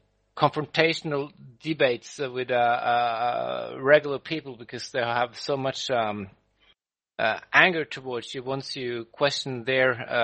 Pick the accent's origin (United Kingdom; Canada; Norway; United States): Norway; English is a second language; now in France; I'm actually living in France, so I grew up in Norway.